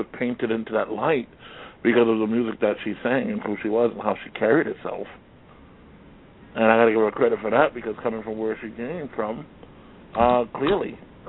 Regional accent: Newark, New Jersey, United States; I'm from Newark, New Jersey.

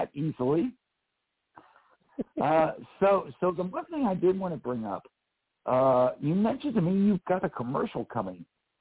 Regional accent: Pittsburgh, Pennsylvania, United States; And I grew up in Pittsburgh. So I remember these commercials.

